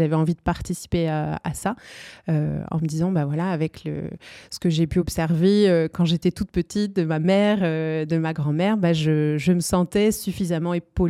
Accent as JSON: {"language": "French", "country": "France", "moved": "yes", "lives_now": "Canada", "said": "moi je suis arrivée au Québec, je viens de France, ça va faire 15 ans là bientôt que je suis arrivée."}